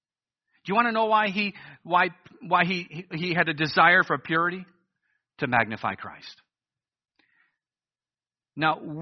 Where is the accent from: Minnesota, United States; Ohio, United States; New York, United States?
Ohio, United States; Cleveland; Again, I'm from Cleveland. I barely know how to set up a tent.